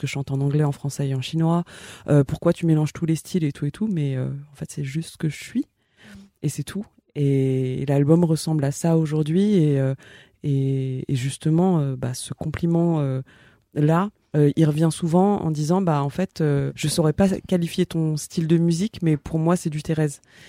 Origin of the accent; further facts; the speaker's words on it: Ivry-sur-Seine, Île-de-France, France; Et moi, je suis née à Ivry-sur-Seine.